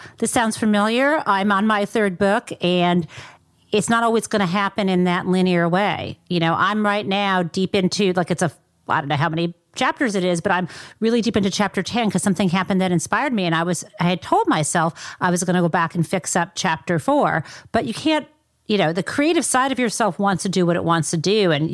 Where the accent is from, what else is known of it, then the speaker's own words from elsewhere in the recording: Midwest, United States; I mean, I get from you, like I'm originally from the Midwest and which is different.